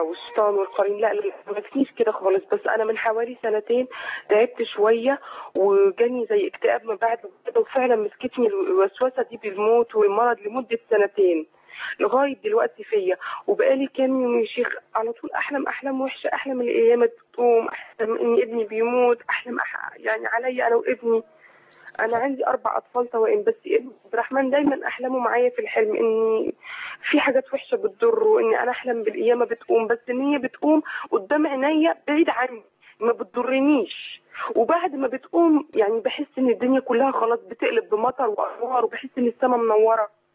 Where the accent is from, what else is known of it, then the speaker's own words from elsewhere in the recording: Kuwait; من الكويت